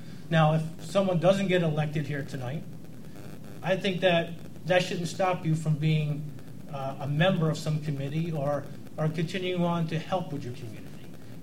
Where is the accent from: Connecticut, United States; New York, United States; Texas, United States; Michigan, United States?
New York, United States; Tannersville; I'm a lifelong Greene County resident. I'm from Hunter Tannersville area, Platte Clove.